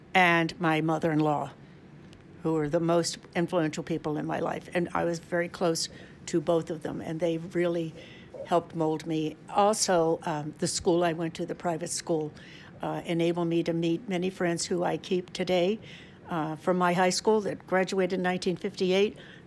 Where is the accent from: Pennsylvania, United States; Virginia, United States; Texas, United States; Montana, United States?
Virginia, United States; Alexandria; I grew up in Alexandria, Virginia. I went to a private school always from first grade through high school.